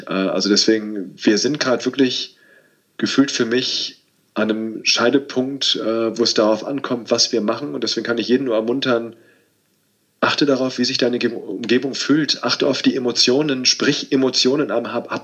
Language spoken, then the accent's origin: German; Berlin, Germany; ich bin in Berlin aufgewachsen, in Spandau, im Westteil von Berlin. Wir haben 500 Meter von der Mauer gewohnt.